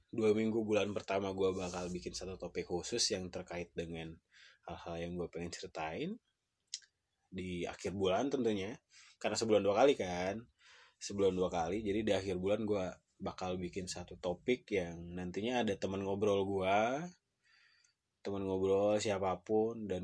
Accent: Bandung, West Java, Indonesia; Gue dari Bandung

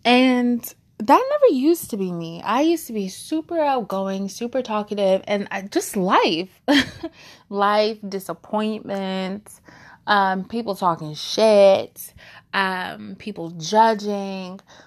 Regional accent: Nigeria; Layer that with being Nigerian, that's another level of hold your mouth, don't share, don't bring shame

